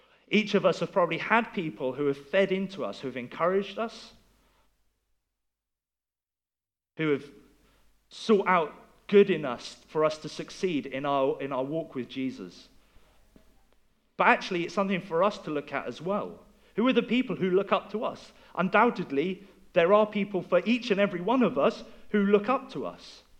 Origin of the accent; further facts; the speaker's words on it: Chard, South West England, United Kingdom; Some of you will know that this week I went back to Chard, to my hometown, because a man who mentored me when I was growing up had died